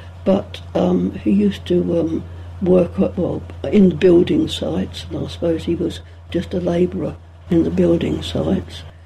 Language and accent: English; London, United Kingdom; born there; By Whitechapel and Hackney on the other side. And, well, it was a very busy East working class area.